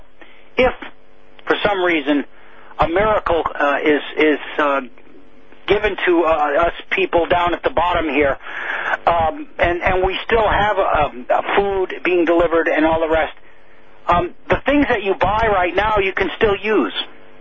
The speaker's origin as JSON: {"language": "English", "country": "United States", "tie": "born or raised there", "said": "In a town like my hometown in the United States, with about 15,000 to 17,000 people, there are 30 policemen on the force."}